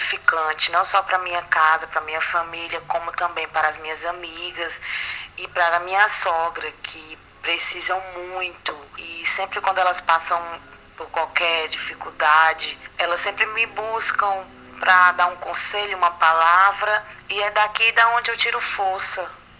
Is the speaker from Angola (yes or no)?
no; Caucaia, Ceará, Brazil; eu sou de Caucaia, Fortaleza.